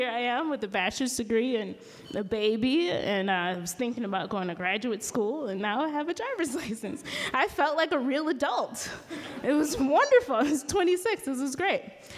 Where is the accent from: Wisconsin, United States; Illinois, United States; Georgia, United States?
Wisconsin, United States; Milwaukee; I grew up in Milwaukee with my mom, and my mom didn't drive either. So everywhere we went, we took the bus.